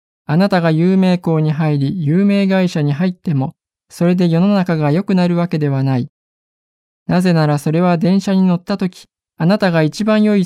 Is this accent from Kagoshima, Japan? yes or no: no; Sumida, Tokyo, Japan; born there; 私は東京の墨田区に生まれました。